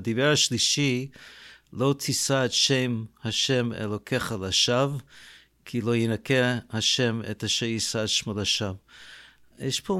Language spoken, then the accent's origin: Hebrew; Canada; אני גדלתי בקנדה